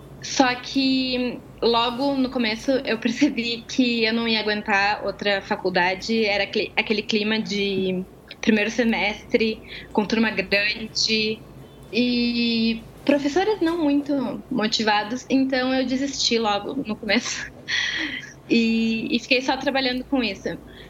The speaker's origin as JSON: {"language": "Portuguese", "town": "Porto Alegre", "region": "Rio Grande do Sul", "country": "Brazil", "tie": "born or raised there", "said": "Eu nasci em Porto Alegre, cresci aí no Rio Grande do Sul."}